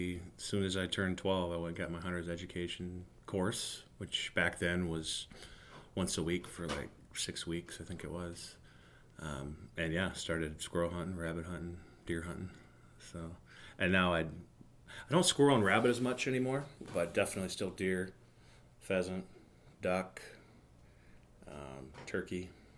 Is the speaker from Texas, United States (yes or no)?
no; Lewisburg, Wisconsin, United States; also born or lived in Dubuque, Iowa; Born in Dubuque, Iowa, and we lived a couple different places around there, but I grew up in Lewisburg, Wisconsin, and so went to school in Hazel Green, Southwestern, and graduated from there.